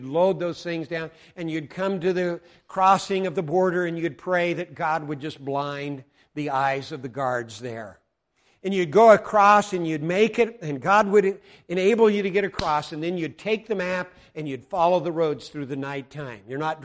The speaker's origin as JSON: {"language": "English", "region": "Colorado", "country": "United States", "said": "You know, in 1848, in my home state, something very significant happened in Colorado."}